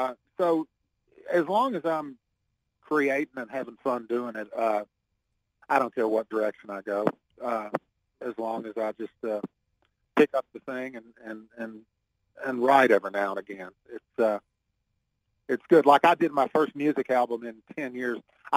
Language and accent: English; Texas, United States; You know, I grew up in Texas, and man, I heard of Huey Long a long time ago.